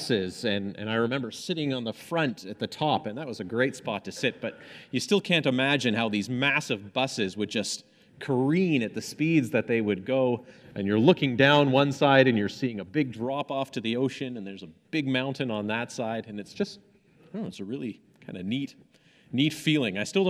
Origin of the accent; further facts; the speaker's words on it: Hong Kong; So growing up in Hong Kong, one of my favorite things about it was the hills.